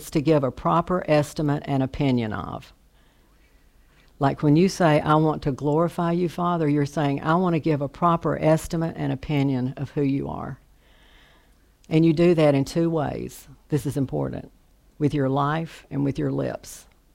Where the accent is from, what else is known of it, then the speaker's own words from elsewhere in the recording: the South, United States; growing up in the South, how many of you have ever heard, you know, you are the spitting image of your mother